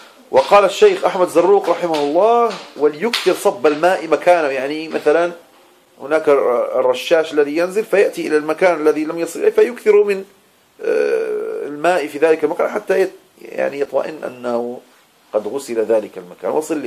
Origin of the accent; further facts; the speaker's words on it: Marrakesh, Marrakesh-Safi, Morocco; عندما أكون في مدينتي مراكش أتحرج من لبس العمامة